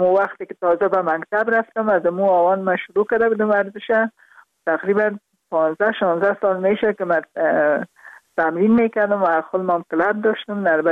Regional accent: Parwan, Afghanistan; also born or lived in Kabul; در خود شهر کابل به دنیا آمدیم، من از پروان هستم.

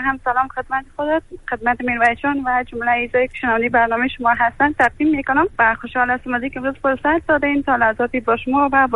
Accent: Afghanistan; من از افغانستان اومدم، در اوایل یک ماه خانه فامیلا بودم و بعدش دنبال خانه گشتم

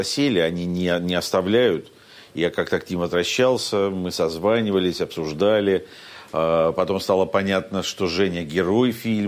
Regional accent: Ukraine; И так я оказался в Украине, к счастью, у себя на родине.

